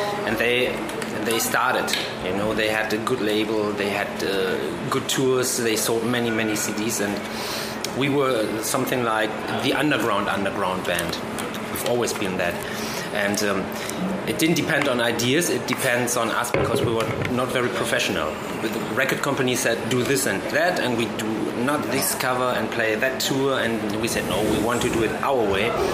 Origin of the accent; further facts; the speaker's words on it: Essen, North Rhine-Westphalia, Germany; the Ruhr area in Germany, where we come from Essen and Gelsenkirchen. It's kind of 52 cities on one bunch in one. Yeah. That's the Ruhr area.